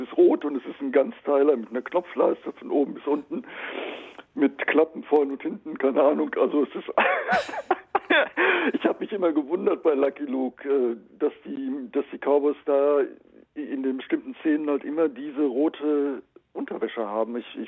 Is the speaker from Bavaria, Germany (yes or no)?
no; North Rhine-Westphalia, Germany; ich bin ländlich aufgewachsen in Ostwestfalen und da war ein Bach direkt an unserem Haus, an einer Wiese, an einer Kuhwiese.